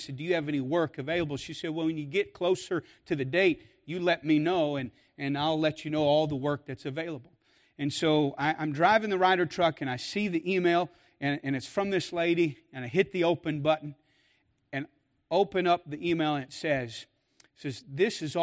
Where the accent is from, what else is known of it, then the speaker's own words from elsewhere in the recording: Kentucky, United States; moved away as an adult; now in Rochester, United States; In 2012, when my family moved to Rochester, I was afraid. Born and raised in Kentucky, small town, not a country boy, not really a city boy, but small town.